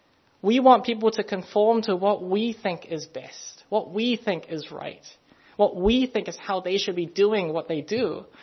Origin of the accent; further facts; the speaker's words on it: New Zealand; also born or lived in Hong Kong; born in 20th century Hong Kong, moved to New Zealand to grow up as a Kiwi Asian millennial.